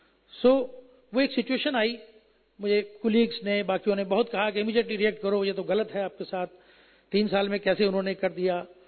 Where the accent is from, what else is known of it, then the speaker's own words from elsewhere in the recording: Delhi, India; मैं दिल्ली में पला बढ़ा, दिल्ली में ही इंजीनियरिंग किया, सब पढ़ाई हुआ, दिल्ली में पोस्टिंग लिया